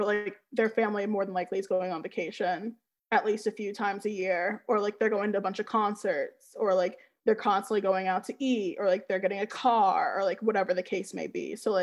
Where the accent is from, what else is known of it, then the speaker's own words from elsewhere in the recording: Fairfax, Virginia, United States; So I guess growing up in Fairfax, you know, if I try to think back to it, I don't think I really knew that many biracial people.